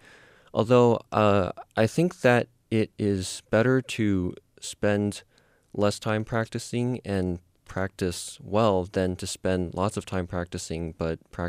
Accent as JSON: {"language": "English", "town": "Portland", "region": "Oregon", "country": "United States", "tie": "born or raised there", "said": "Yes, I'm from Oregon, yeah. Portland, and I was born there. I lived there my entire life."}